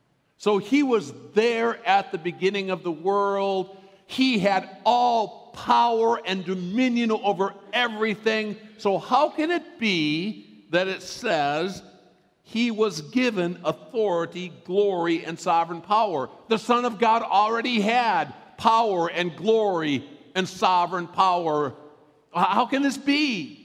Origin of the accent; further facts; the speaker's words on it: Redwood Falls, Minnesota, United States; Last week or so, I've been thinking a lot about my hometown, Redwood Falls, Minnesota.